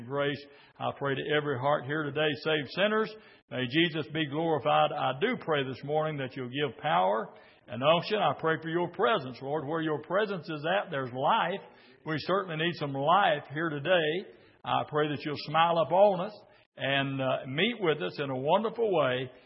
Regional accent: Henryville, Indiana, United States; exit off in Henryville, Indiana, and then up Highway 31 to that little old Underwood supermarket where I met my brother, and I was home.

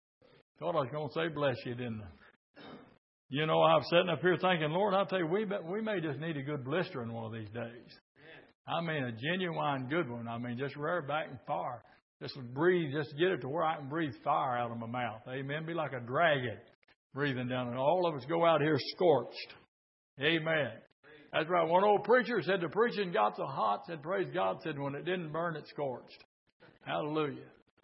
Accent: Henryville, Indiana, United States; exit off in Henryville, Indiana, and then up Highway 31 to that little old Underwood supermarket where I met my brother, and I was home.

